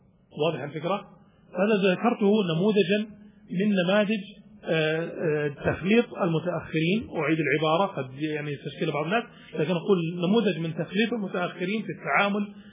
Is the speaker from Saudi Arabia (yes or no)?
yes; Saudi Arabia; في تحقيق عندنا في السعودية وفي تحقيق في مصر